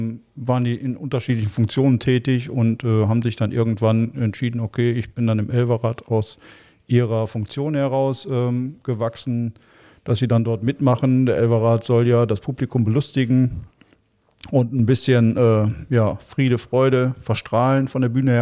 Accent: Duisburg, North Rhine-Westphalia, Germany; Ich bin mit Karneval groß geworden. Ich komme eigentlich aus einer Karnevalshochburg in Duisburg, wo ich geboren bin, in Neudorf.

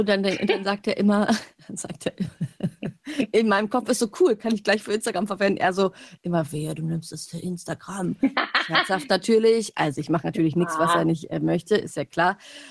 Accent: Turkey; das gibt es ja auch bei uns in der Türkei, so richtig aufdringlich

